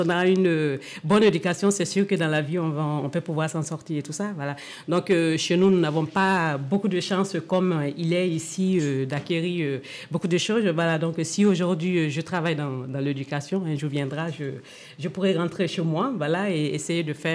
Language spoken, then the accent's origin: French; Guinea; moved away as an adult; now in France; Oui, je viens de la Guinée-Conakry.